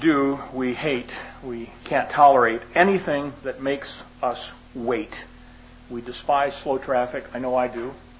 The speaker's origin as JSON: {"language": "English", "country": "Colombia", "said": "Yes, I'm from Colombia."}